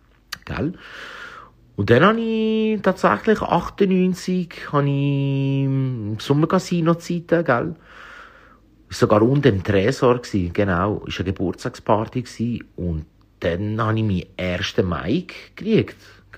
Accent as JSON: {"language": "German", "region": "Galicia", "country": "Spain", "second_language": "German", "said": "wir kommen aus Galizien, ich bin ja halb Galizier, also halb Spanier, halb Italiener."}